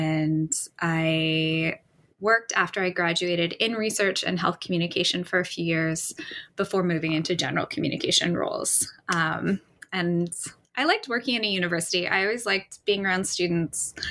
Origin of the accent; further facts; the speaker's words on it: Vancouver, British Columbia, Canada; Muskeg Lake Cree Nation, which is based in Treaty 6 territory in Saskatchewan. But I was born and raised in Vancouver.